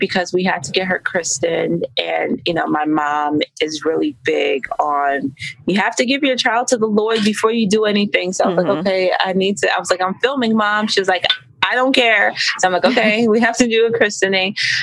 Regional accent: Nigeria; yes, I'm Nigerian, but it's my Nigerian culture and heritage that has pushed me to do all of these things simultaneously.

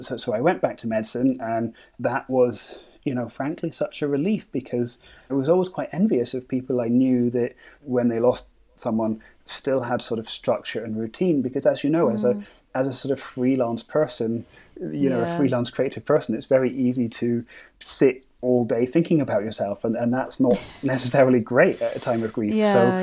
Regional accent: Edinburgh, Scotland, United Kingdom; we're from Edinburgh, and I got to talk at the Edinburgh Book Festival

